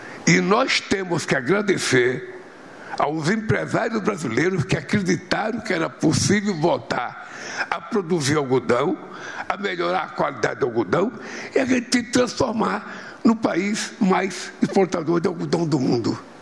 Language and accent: Portuguese; Brazil; Tem gente que acha, não, eles são obrigados a comprar porque eu sou do Brasil.